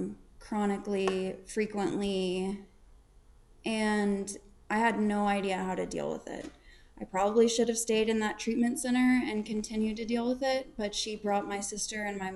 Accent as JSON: {"language": "English", "town": "Fort Worth", "region": "Texas", "country": "United States", "said": "I'm an alcoholic. My sobriety date is June 14th, 2016. I'm from Fort Worth, Texas."}